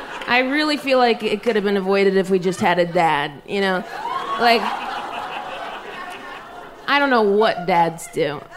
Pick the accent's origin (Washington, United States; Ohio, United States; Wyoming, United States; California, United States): Ohio, United States; We grew up in Ohio, and I don't know if they're native to that land or what, but we kept them in our garage, and in the hot Ohio summers, they definitely died in there.